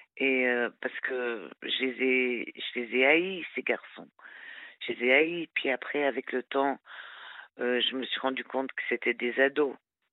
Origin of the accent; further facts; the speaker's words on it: Switzerland; now in France; je suis suisse d'origine. Donc, je me suis vite réfugiée en France parce que j'aimais mieux la France que la Suisse.